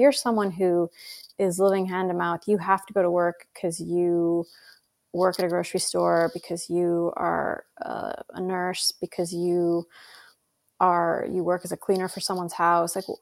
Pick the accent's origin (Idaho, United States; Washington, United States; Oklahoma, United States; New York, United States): Idaho, United States; if you think about somewhere like where I grew up in Idaho.